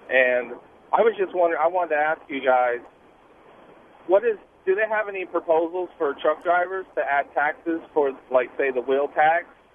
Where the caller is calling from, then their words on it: Minnesota, United States; I am near Chatfield, St. Charles.